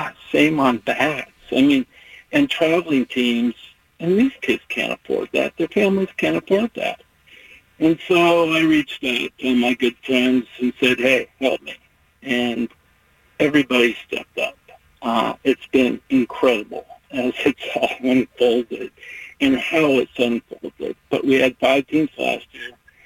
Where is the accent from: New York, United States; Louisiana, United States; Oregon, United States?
Oregon, United States; Portland; I grew up here in Portland, and Portland's treated me well.